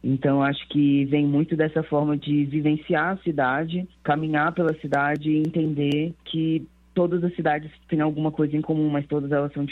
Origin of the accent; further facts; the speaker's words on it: Brasília, Federal District, Brazil; eu cresci, nasci e cresci em Brasília, né? Então, a minha noção de mundo vem muito daqui.